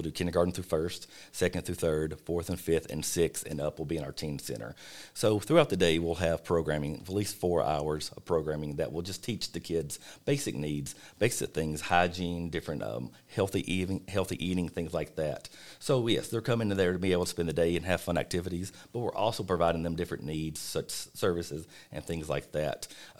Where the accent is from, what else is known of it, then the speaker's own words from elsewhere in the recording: Franklin, Kentucky, United States; now in Bowling Green, United States; I'm originally from Franklin, Kentucky. I graduated there. I currently now live in Bowling Green with my wife and two kids